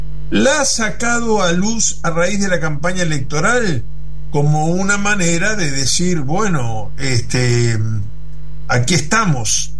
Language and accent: Spanish; Uruguay; hablando en una radio argentina como uruguayo